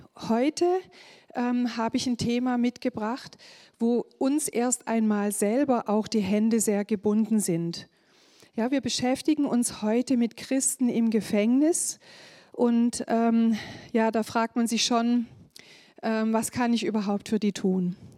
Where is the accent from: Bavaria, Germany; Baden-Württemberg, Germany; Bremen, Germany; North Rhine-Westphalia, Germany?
Baden-Württemberg, Germany; Schramberg; Ich komme aus Schramberg im mittleren Schwarzwald, also ein bisschen über eine Stunde von hier zu fahren gewesen.